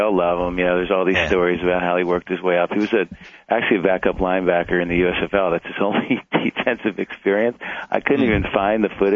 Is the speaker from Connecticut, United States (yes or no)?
no; Philadelphia, Pennsylvania, United States; I grew up in Philly, as you know, ran those steps 100 times.